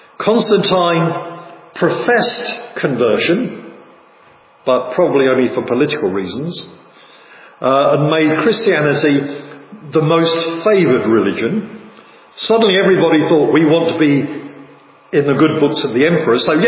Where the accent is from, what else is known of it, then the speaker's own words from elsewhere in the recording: England, United Kingdom; because I'm English, and Wales is just a mile down the road.